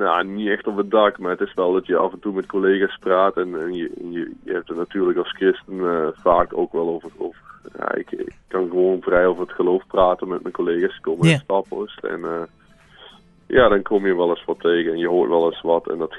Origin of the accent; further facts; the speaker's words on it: Belgium; Ik kom uit België en ik werk nog heel veel samen met mijn vrienden uit België.